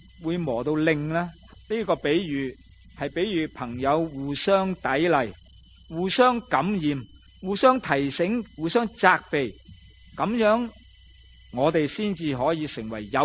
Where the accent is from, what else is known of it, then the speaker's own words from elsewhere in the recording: China; 呢句圣经嘅意思同我哋中国人所讲嘅远亲不如近邻